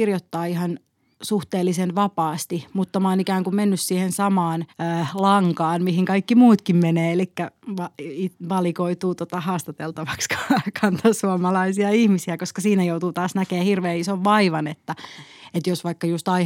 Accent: Vantaa, Uusimaa, Finland; Mä oon siis kotoisin Vantaalta

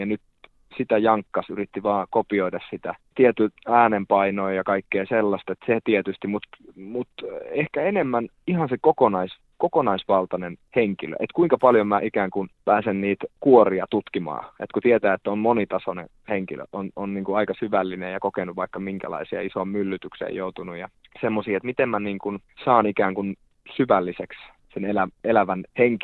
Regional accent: Laukaa, Central Finland, Finland; se oli mielenkiintoista aikaa Laukaassa, mistä mä olen kotoisin Keski-Suomesta

